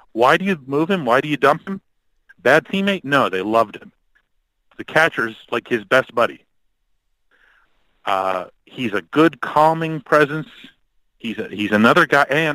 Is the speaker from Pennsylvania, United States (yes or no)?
yes; Pittsburgh, Pennsylvania, United States; one thing about me is that I'm born and raised in Pittsburgh. I grew up on the Pirates.